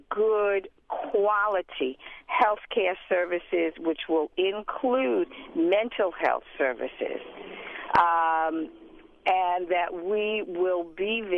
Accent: New York City, New York, United States; I'm from the Big Apple, Mary.

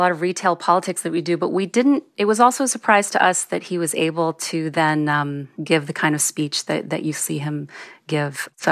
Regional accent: California, United States; Neither Jesse or I went through the program ourselves growing up in California

